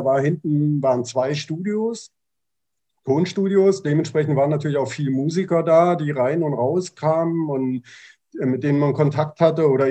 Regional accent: Kassel, Hesse, Germany; Na, ursprünglich bin ich aus Hessen, Kasseler Ecke, also ziemlich zentral

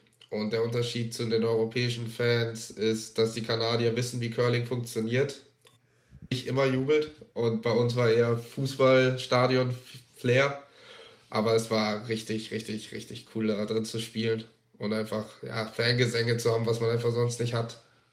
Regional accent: Southern Germany, Germany; Wir kommen alle aus dem Süden von Deutschland.

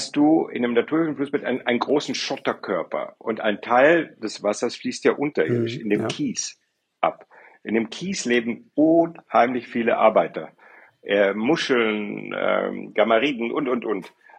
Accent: North Rhine-Westphalia, Germany; wo ich herkomme, im Kreis Paderborn.

